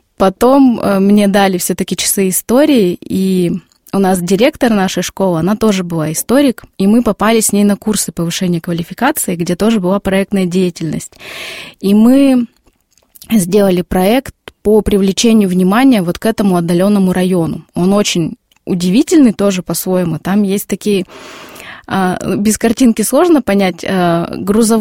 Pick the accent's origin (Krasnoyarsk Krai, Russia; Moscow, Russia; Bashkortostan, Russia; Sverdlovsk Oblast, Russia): Sverdlovsk Oblast, Russia; Nizhny Tagil; now in Tobolsk, Russia; Я из Нижнего Тагила.